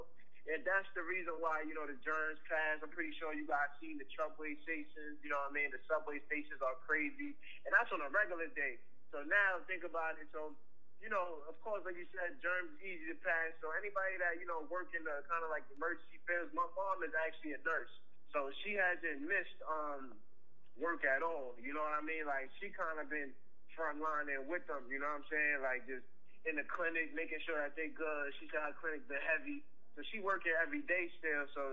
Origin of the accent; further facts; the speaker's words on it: Queens, New York, United States; I'm from Queens. 24 years old